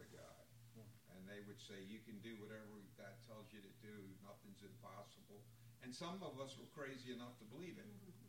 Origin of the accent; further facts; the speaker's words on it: Maryland, United States; I'm from Maryland. That's why it's hard for me to imagine.